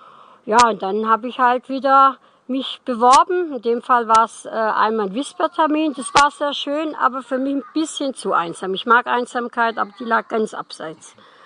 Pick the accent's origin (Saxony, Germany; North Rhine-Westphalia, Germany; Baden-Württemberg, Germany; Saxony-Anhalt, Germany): Baden-Württemberg, Germany; Calw; moved away; Geboren in Calw, ja.